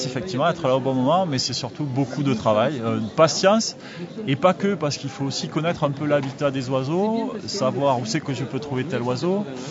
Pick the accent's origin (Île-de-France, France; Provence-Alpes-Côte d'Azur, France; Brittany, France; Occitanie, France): Occitanie, France; nous, on est originaire du coin, hein, de la Bigorre.